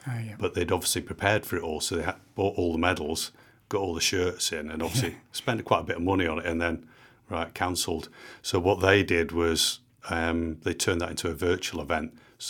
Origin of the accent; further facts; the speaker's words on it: Manchester, North West England, United Kingdom; Manchester being my hometown.